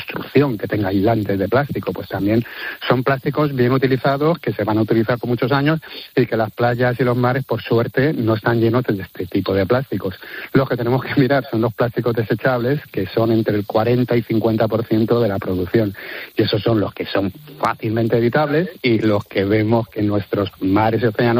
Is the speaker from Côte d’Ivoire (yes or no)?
no; Madrid, Community of Madrid, Spain; Y yo soy de Madrid.